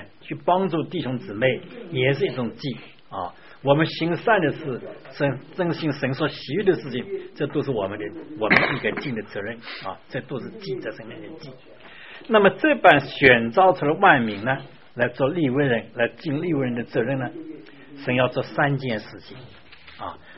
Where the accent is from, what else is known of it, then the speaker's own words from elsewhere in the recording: China; 像我们本来不是犹太人嘛啊，哎，我们是中国人，是汉族人啊